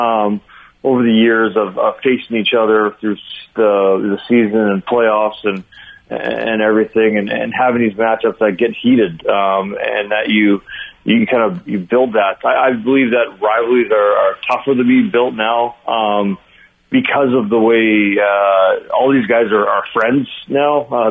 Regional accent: Winnipeg, Manitoba, Canada; But I'm born and raised in Winnipeg

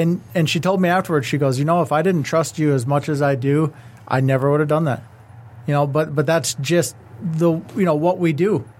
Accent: Michigan, United States; She literally helped a guy from my hometown, 5 hours away. I grew up in the UP.

